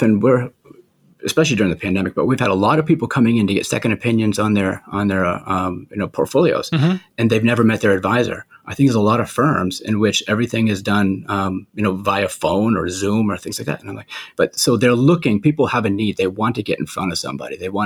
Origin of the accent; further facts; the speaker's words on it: Biddeford, Maine, United States; now in Scarborough, United States; But also I'm from the area. I grew up in Biddeford. I went away to college in New Hampshire and now I'm living in Scarborough and my office is in Saco. So I never really left this area.